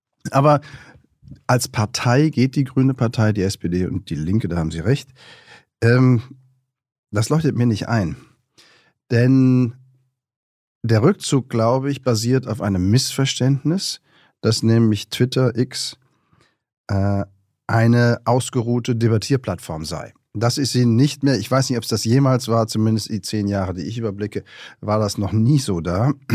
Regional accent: North Rhine-Westphalia, Germany; Ja, aber das stimmt nicht, denn ich komme aus Rheinland, aber mit erzogen worden, dass wir sprechen müssten, wie in Hannover gesprochen wird.

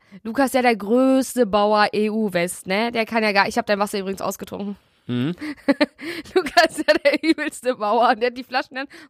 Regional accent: Bielefeld, Germany; born there; Ja. Gefickt erzeugt in Bielefeld.

